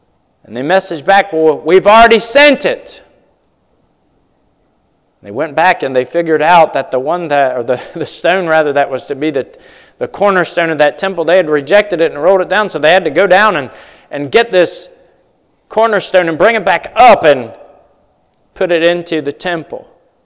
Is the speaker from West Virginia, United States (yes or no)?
yes; West Virginia, United States; I thought about a chorus that we used to sing in church where I grew up in West Virginia.